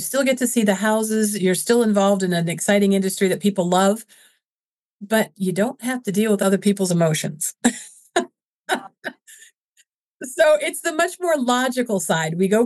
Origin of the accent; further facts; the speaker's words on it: Indiana, United States; now in Minnesota, United States; I grew up in Indiana, so I've been to Kings Island many, many times.